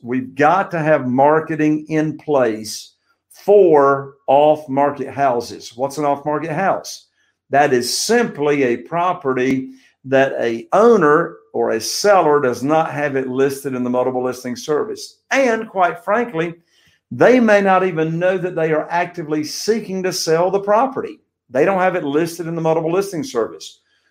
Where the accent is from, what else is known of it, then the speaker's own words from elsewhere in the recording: Newport, North Carolina, United States; right here in Eastern North Carolina, in my hometown, Newport, zip code 28570